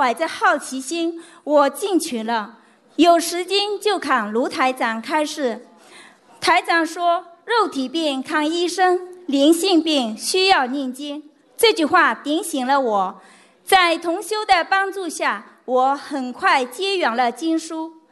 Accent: Rome, Lazio, Italy; 大家好，我来自意大利罗马

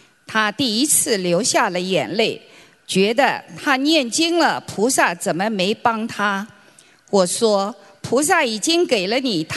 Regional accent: Palo Alto, California, United States; 我来自美国旧金山湾区硅谷的帕拉欧托市，学习心灵法门5年多了。

